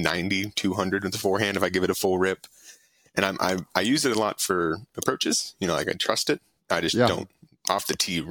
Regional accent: Atlanta, Georgia, United States; I grew up outside the perimeter too.

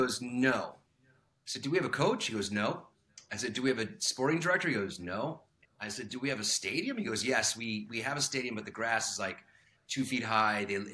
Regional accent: Italy; You know, I grew up in Italy, so I was such a fan of Serie A in its heyday

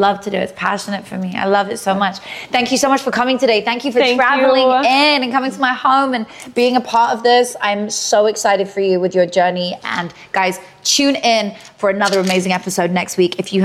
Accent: United Kingdom; I'm British, we say village for like some of us.

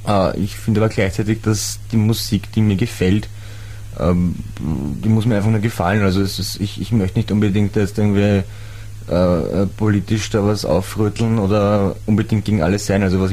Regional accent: Austria; Ja, ich bin Jugendlicher und ich bin Österreicher. Also Jugendlicher, ich bin ein junger Mensch und ich bin Österreicher und stolz drauf

